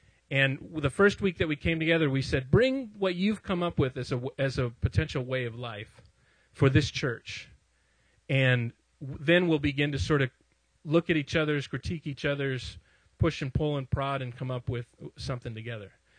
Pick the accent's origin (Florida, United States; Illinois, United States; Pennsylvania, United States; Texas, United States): Illinois, United States; Chicago; I'm from Chicago. It's all pop.